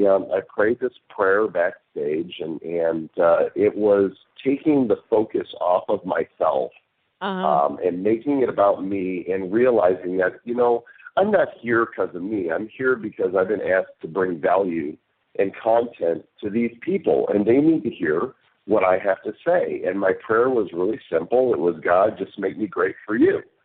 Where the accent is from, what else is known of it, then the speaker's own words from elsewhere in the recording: Illinois, United States; born there; I was born in the Chicago suburbs back in 1964.